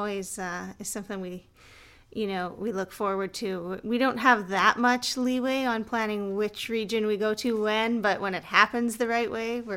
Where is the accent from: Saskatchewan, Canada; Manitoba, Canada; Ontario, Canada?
Ontario, Canada; Pembroke; yeah, I'm from Pembroke, Ontario, northeastern Ontario.